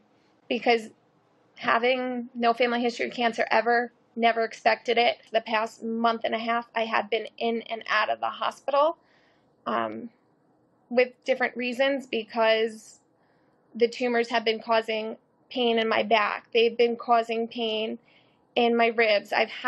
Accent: Long Island, New York, United States; I am from Long Island. I am currently 34 years old.

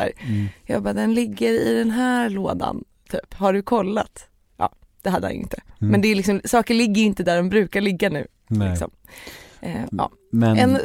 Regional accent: Småland, Sweden; also born or lived in Tornedalen / Haparanda; jag är uppvuxen i Småland faktiskt, min pappa och mamma flyttade dit när jag var jätteliten. Så jag är uppvuxen där, men sen så klart att det finns ett hem i Tornedalen och Haparanda

